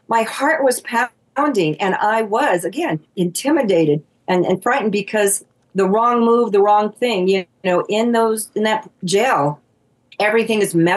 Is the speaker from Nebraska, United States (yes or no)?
no; Wyoming, United States; You know, here I'm from Wyoming and we're in Michigan.